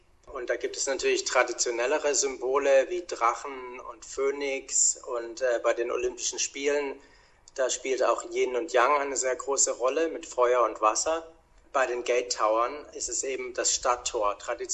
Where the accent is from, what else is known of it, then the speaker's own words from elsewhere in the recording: Germany; moved away as an adult; now in Australia; Das ist immer wieder interessant, auch nach 15 Jahren in Australien, dass man als Deutscher doch sehr interessiert immer aufgenommen wird.